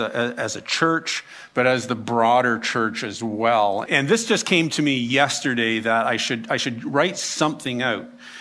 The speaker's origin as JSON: {"language": "English", "country": "Canada", "said": "And while we are Canadian, our allegiance is to Jesus."}